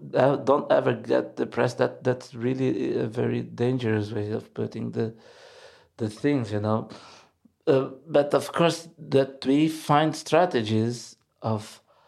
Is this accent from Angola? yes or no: yes; Luanda, Luanda Province, Angola; English is a second language; I grew up in Luanda, in a city where every time you're having a conversation, people are having a conversation, no matter what the issue would be about